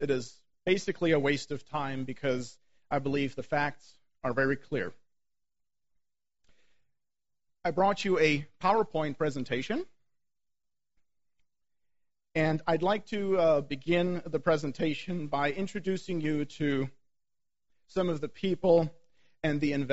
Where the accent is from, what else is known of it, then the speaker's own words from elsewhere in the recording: Germany; I am originally from Germany. So we share the same country of origin.